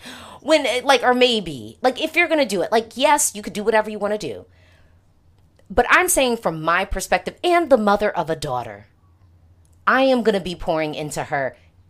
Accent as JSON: {"language": "English", "country": "United States", "said": "as an American, and oh, I should say an American woman"}